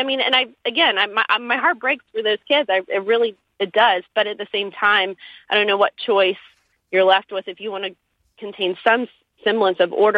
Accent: Baltimore, Maryland, United States; Yesterday, my husband and I, he also born and raised near Baltimore, were just heartbroken to see a city that we grew up in and love and have roots still there being really destroyed.

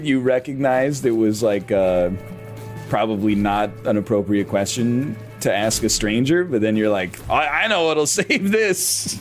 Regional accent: Ontario, Canada; now in Vancouver, Canada; Growing up in Ontario, didn't do too much snowboarding.

